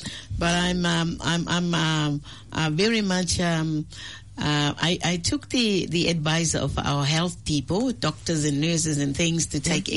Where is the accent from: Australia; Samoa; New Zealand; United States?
Samoa; Potasi, Atua; born there; I was born in the Pearl of the Pacific. People call it the Pearl of the Pacific, which is Samoa.